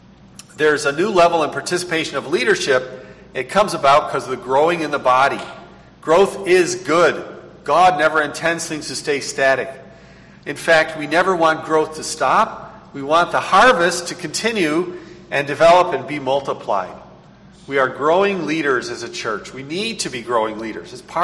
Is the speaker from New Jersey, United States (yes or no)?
no; New York, United States; I'm from New York State. I was born in New York State.